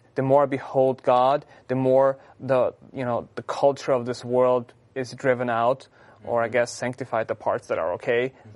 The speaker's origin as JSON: {"language": "English", "country": "Austria", "lives_now": "United States", "said": "even if I'm Austrian, but, I'm over here"}